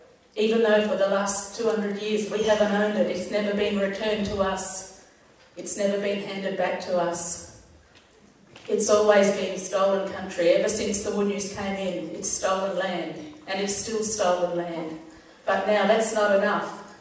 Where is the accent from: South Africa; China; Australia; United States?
Australia; South Australia; Yeah, I come from the Northern Flinders Ranges in South Australia. It's borderline desert country.